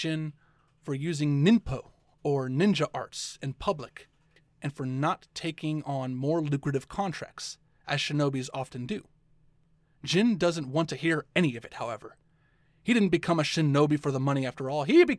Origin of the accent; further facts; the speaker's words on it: United States; Now, personally, okay, I'm American.